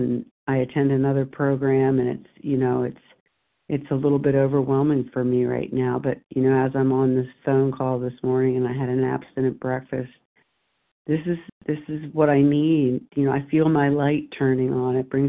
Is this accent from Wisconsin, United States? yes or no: no; Delaware, United States; I am new, and I am from Delaware.